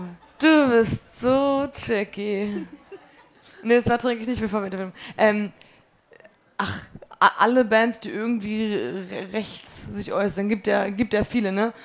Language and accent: German; Poland; now in Germany; Und bei uns in Polen ist es ja auch so, wir leben mit den Großeltern dann zusammen im Haus. Man lebt in 4-Generationen-Haushalten so oft. Und das ist so eine Sache, die mir in Deutschland ein bisschen fehlt